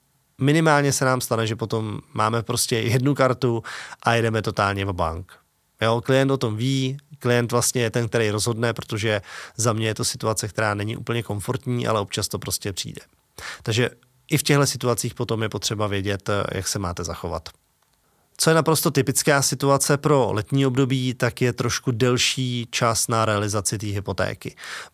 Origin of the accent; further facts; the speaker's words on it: Plzeň, Plzeň Region, Czechia; tím, že jsem z Plzně, tak mám ještě klienty z Plzně